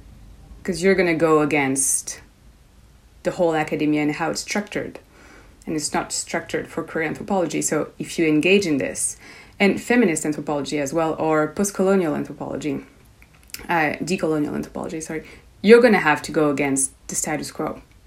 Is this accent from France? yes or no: yes; France; now in Montreal, Canada; I am from France originally, but I've been in Canada and Montreal for years, and I study at the Université de Montréal, so UDM.